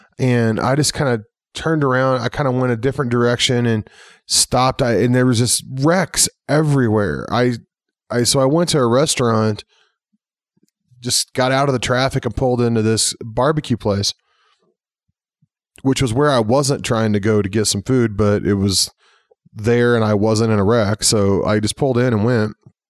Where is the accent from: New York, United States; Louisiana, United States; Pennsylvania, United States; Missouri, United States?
Missouri, United States; I grew up in Missouri where they say, if you don't like the weather, wait a minute.